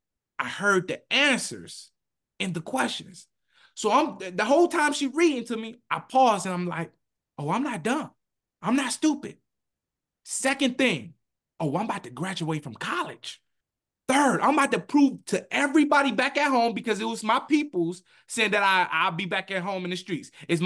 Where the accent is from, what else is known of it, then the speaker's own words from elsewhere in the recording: Detroit, Michigan, United States; also born or lived in Inkster; I lived with my grandma. I'm from Detroit, but we stayed in Inkster, Michigan.